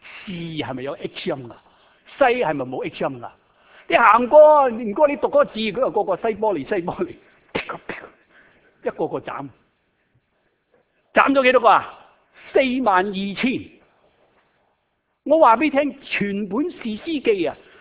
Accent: Shanghai, China; accent: Shanghai; Cantonese is a second language; 我是上海人，有時你聽我講到講廣東話是不是有些上海口音啊？

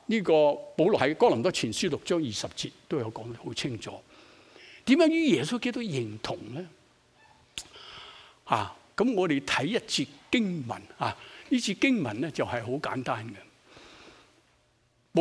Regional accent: Guangdong, China; 咬耳朵，我们广东人是不是说咬耳朵？

